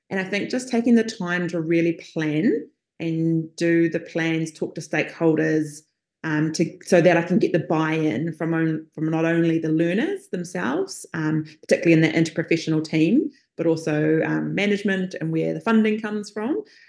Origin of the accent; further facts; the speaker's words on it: New Zealand; I'm from New Zealand.